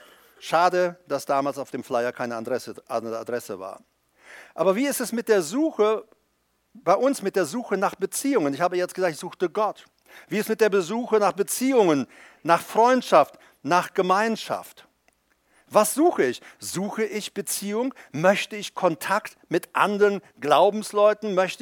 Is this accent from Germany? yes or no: no; Paraguay; ich komme aus Paraguay